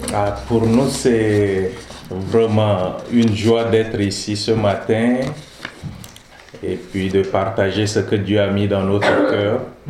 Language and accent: French; Chad; Et en grandissant au Tchad, parce que certains qui connaissent, le Tchad, on est au milieu de l'Afrique